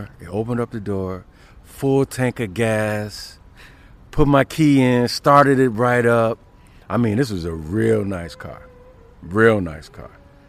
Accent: Chicago, Illinois, United States; We wasn't used to that coming up, growing up in Chicago.

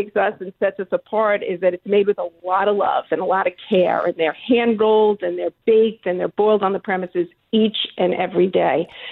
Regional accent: Woodmere, New York, United States; I actually grew up in Long Island. I lived in Woodmere.

